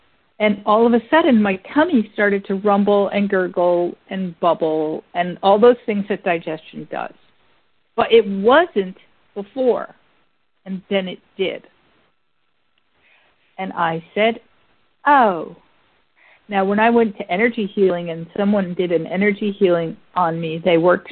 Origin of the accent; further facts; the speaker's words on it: New Jersey, United States; born there; the way that I got into fight or flight is I was born in New Jersey.